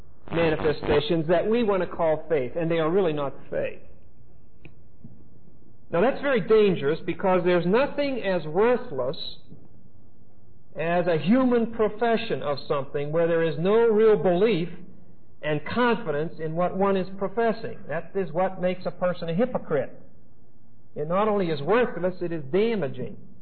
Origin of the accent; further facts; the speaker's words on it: Pennsylvania, United States; he was from my home state, Pennsylvania